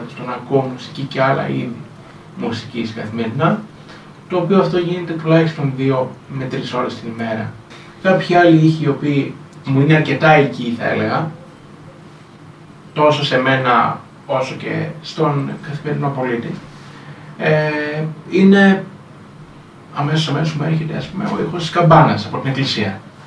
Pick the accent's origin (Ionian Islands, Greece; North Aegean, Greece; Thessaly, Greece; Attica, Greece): Thessaly, Greece; Trikala; Κατάγομαι από τα Τρίκαλα Θεσσαλίας. Δραστηριοποιούμε στα Τρίκαλα ως μουσικός. Για ένα διάστημα 4-5 ετών βρισκόμουν στην Άρτα